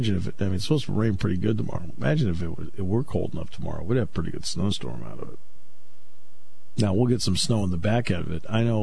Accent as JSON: {"language": "English", "region": "New England", "country": "United States", "tie": "born or raised there", "said": "I'm 60 years old. I've been ready my whole life. It still stinks. I mean, really. I grew up in New England, man."}